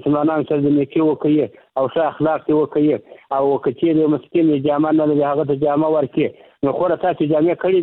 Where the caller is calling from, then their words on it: Zabul, Afghanistan; موږ د زابل یو